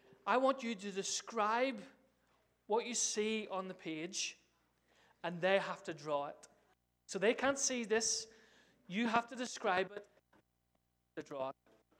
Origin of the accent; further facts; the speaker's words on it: Ireland; As an Irishman, bread and potatoes is a staple in my diet.